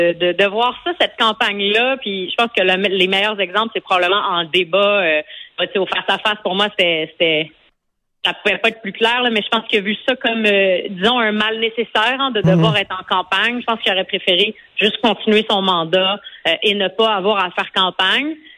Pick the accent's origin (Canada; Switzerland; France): Canada; Montreal, Quebec; j'habite à Montréal, où j'ai grandi dans Maurice-Richard.